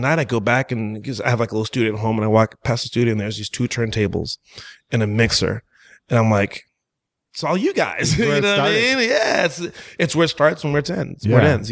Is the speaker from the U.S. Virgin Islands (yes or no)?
yes; St. Croix, U.S. Virgin Islands; born there; Well, I was born in the Virgin Islands, uh-huh. in St. Croix, right?